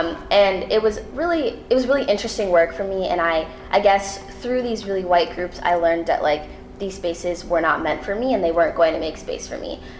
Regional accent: Minnesota, United States; and I'm from Minnesota, and our group of young people accidentally ended up becoming super white because it was led by Minnesota Can't Wait

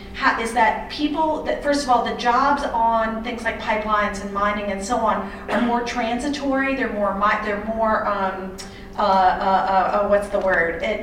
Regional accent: New York, United States; I'm from New York

